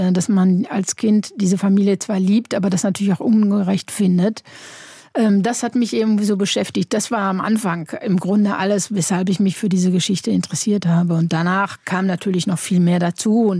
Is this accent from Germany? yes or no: yes; Germany; besonders übrigens auch als Deutsche nach dem Motto, da gibt es ja eben halt diesen Spruch, wir wussten ja von nichts, nicht wahr? Und in Deutschland ist das immer.